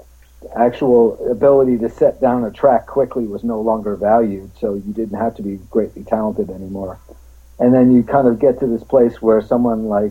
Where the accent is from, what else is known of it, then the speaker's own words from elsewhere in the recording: New Jersey, United States; Well, I grew up in the New Jersey suburbs, not in Hoboken, a little further out, and was destined for a very normal, completely usual suburban life